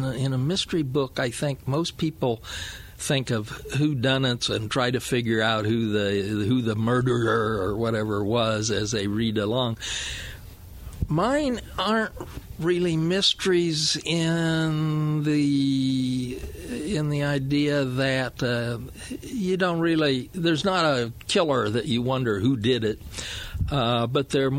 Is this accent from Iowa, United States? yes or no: yes; Pleasantville, Iowa, United States; Well, back far enough, Pleasantville. Grew up in the that area and graduated from high school there. Went to the University of Iowa for 8 years until my father said I needed to get a job.